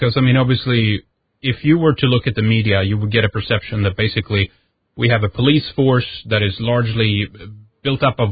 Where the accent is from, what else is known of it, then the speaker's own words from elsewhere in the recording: Sweden; English is a second language; from Sweden.